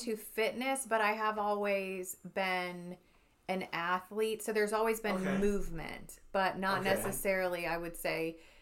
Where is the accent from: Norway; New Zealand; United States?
United States; Florida; Oh no, I'm from South Florida.